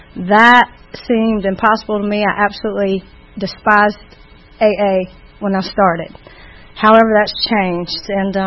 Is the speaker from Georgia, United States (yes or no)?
yes; Marietta, Georgia, United States; I was born in 74 in Marietta, Georgia, born and raised, to a 16-year-old mother and 17-year-old father